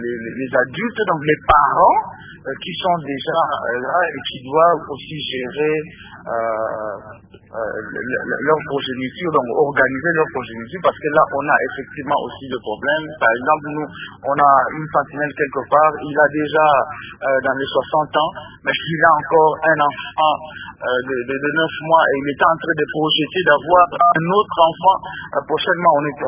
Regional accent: DR Congo; ici chez nous en RDC

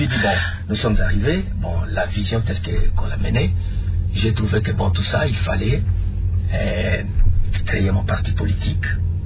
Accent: Kindu, Maniema, DR Congo; j'ai grandi à Kindu, c'est là où se trouve encore l'un de mes parents, parce que ma mère est déjà décédée. J'ai étudié à l'institut, disons, à l'école primaire Tuendele à Kindu. J'ai été au collège de l'Enano Saint-Esprit à Kindu

